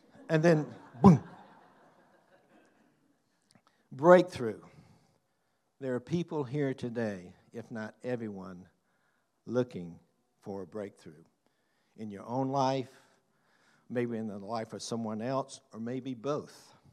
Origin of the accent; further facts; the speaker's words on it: Americus, Georgia, United States; I grew up in Americus, Georgia, a little town in South Georgia.